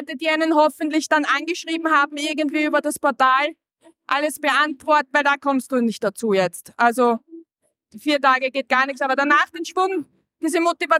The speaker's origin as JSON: {"language": "German", "region": "Vienna", "country": "Austria", "said": "Ich bin eine Wienerin."}